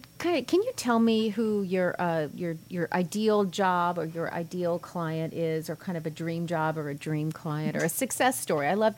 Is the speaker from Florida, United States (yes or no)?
yes; St. Petersburg, Florida, United States; And I'm from St. Pete. I grew up here, and I do remember picking tangerines and oranges off neighbors' trees